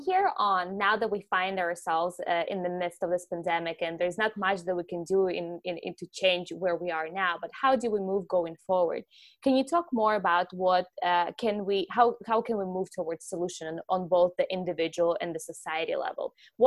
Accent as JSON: {"language": "English", "country": "Ukraine", "tie": "born or raised there", "moved": "yes", "said": "So I'm originally from Ukraine. I've been in the country for 13 years now, but I grew up in Ukraine."}